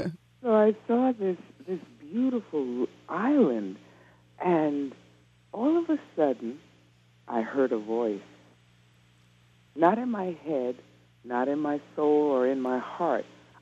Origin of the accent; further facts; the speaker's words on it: New York City, New York, United States; born there; I mean, city life was not for me, and I was born in New York City.